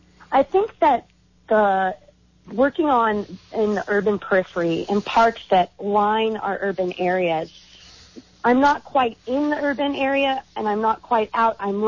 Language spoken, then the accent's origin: English; California, United States; I'm from Southern California, right near the oceans of North County, and I really, that wasn't a part of my cultural upbringing whatsoever.